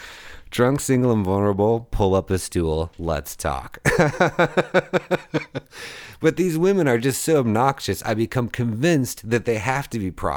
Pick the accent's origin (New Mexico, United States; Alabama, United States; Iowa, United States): Iowa, United States; since I'm from Iowa